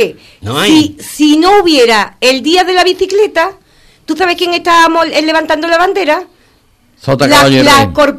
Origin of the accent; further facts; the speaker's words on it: Andalusia, Spain; tengo la bandera de Andalucía en mi casa, junto con la bandera de España, en el balcón.